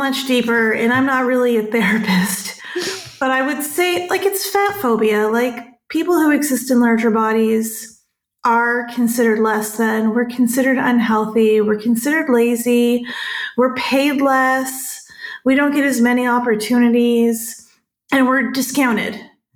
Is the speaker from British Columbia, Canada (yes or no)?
no; Toronto, Ontario, Canada; now in Houston, United States; I am a wedding and portrait photographer in Houston, born and raised in the Toronto area in Canada